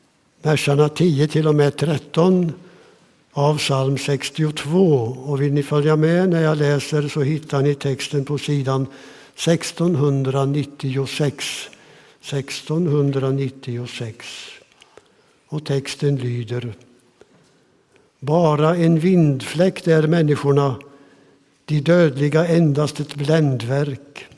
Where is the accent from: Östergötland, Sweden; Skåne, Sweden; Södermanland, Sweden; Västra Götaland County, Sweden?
Östergötland, Sweden; Skänninge; de ungdomsledare som jag träffade i missionsförsamlingen hemma i Skänninge.